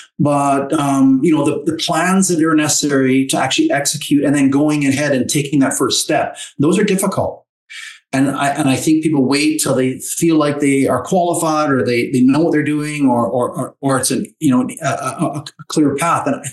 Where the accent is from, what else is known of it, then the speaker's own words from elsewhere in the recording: Canada; as a Canadian